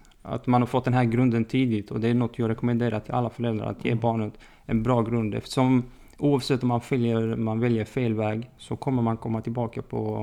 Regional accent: Malmö, Skåne, Sweden; Jag är född i Malmö, ofuxen i Rosengård. Jag kommer ursprungligen från Tunisien och är för närvarande 27 år gammal.

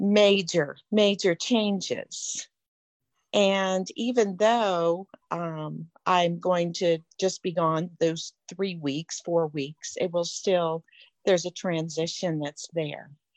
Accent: Colorado Springs, Colorado, United States; Beautiful Colorado Springs.

